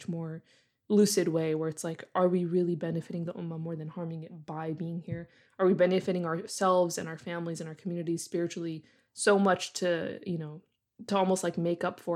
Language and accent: English; United States; obviously I don't like mention any of these things to like garner pity as an American